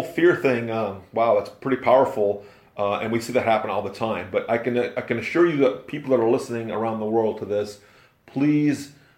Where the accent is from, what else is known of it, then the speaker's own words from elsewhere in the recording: United States; I'll speak as an American telling you about the American news